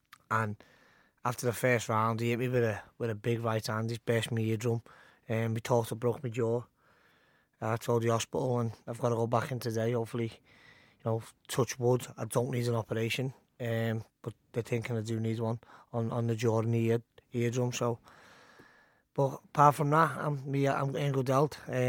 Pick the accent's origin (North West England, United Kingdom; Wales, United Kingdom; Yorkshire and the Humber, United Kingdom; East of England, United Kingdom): North West England, United Kingdom; Liverpool; I'm a Scouser fighting in London, getting this reception.